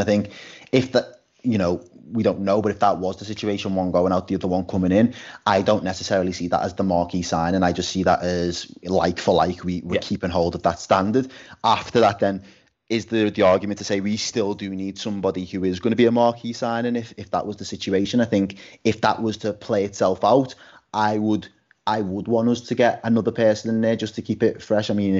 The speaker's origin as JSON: {"language": "English", "town": "Liverpool", "region": "North West England", "country": "United Kingdom", "said": "This, I'm just a Scouser. You know, this is the club that I love."}